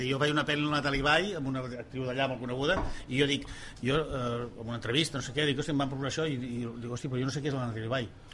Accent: Catalonia, Spain; accent: Catalan; Però si jo tinc accent català

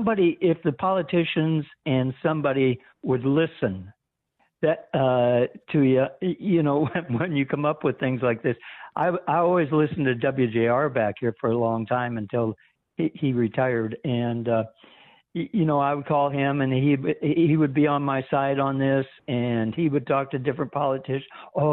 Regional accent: Los Angeles, California, United States; when I was 10 years old, I was born in Los Angeles, lived right across the street from the LA airport.

